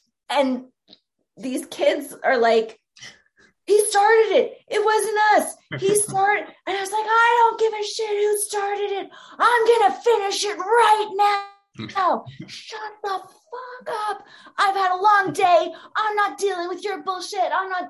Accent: Canada; now in New York, United States; And I'm like, oh my God, where are you from? I'm Canadian.

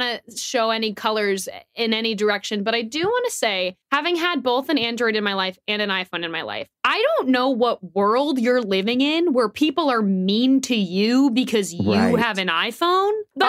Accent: Atlanta, Georgia, United States; now in Los Angeles, United States; I am originally from Atlanta, but now I am in Los Angeles.

